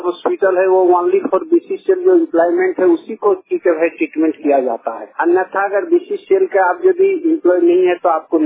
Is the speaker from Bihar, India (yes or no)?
no; Mohra Bharti, Jharkhand, India; मैं बगमारा प्रखंड का रहने वाला हूँ, मोहरा भारती मेरा घर है।